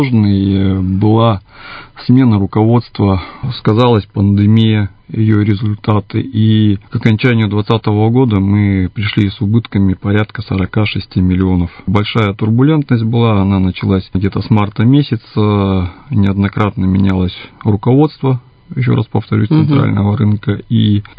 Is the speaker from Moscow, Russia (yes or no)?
no; Zima, Irkutsk Oblast, Russia; Я являюсь уроженцем Иркутской области.